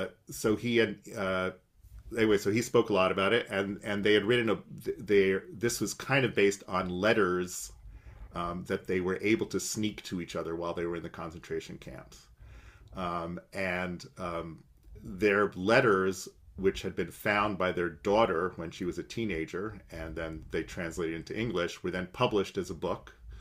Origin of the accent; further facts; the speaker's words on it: United States; Well, no, I'm American, so I'm going to write.